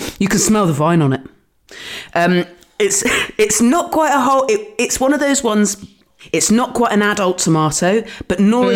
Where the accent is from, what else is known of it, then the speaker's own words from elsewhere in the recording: South West England, United Kingdom; I'm from Dorset, from the Dorset Chilli Company.